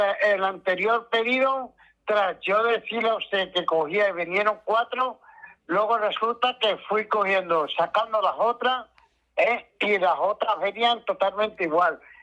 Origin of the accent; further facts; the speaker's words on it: Cádiz, Andalusia, Spain; now in Madrid, Spain; De ser, soy de Cádiz.